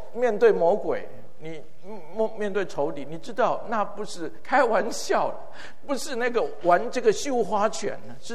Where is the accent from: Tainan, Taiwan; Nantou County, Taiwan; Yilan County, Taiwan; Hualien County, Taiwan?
Hualien County, Taiwan; Hualien; 所以我回到我的家乡，我家在那个台湾的花莲